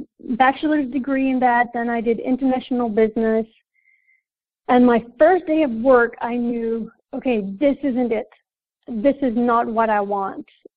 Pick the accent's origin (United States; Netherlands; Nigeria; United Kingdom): Netherlands; I am from the Netherlands, and I am a neurosemantics trainer.